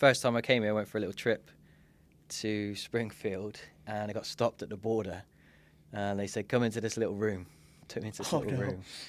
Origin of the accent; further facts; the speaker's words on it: Plymouth, South West England, United Kingdom; So I left, went back to England, went to my hometown. So I went as far as I could and then went as close as I could. Hometown uni, did a course computing at University of Plymouth.